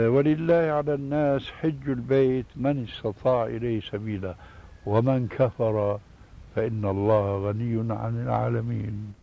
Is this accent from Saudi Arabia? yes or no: no; Syria; كما يقولون عندنا في الشام